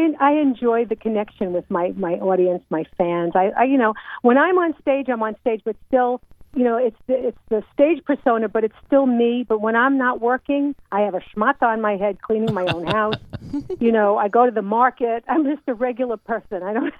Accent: New York, United States; This is a new show that I debuted in my hometown in New York in 2014.

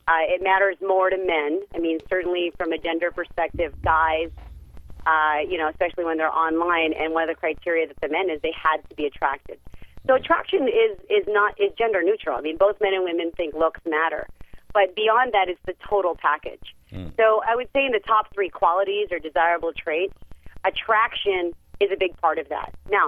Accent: Canada; I am Canadian, but I've worked all over the United States.

